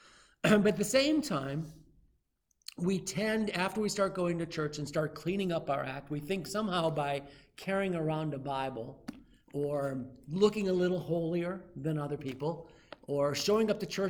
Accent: Florida, United States; And I'm American, I'm a Floridian, I'm all for Florida State

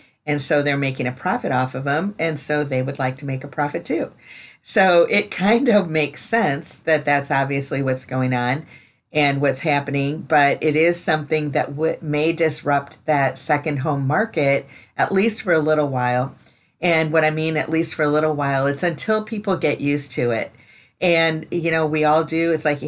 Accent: Chicago, Illinois, United States; moved away as an adult; now in Florida, United States; I mean, I came from Chicago, you know, 20 some years ago, and that kind of stuff.

